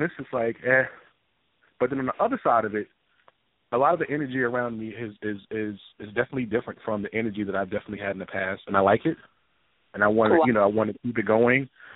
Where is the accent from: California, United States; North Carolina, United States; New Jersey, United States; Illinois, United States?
New Jersey, United States; Well, I'm from Jersey, actually.